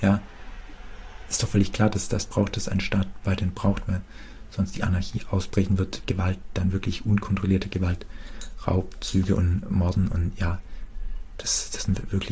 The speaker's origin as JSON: {"language": "German", "region": "West Germany", "country": "Germany", "said": "ist es da nicht anmaßend von mir als Wessi jetzt, wo ich nach der Wende geboren bin"}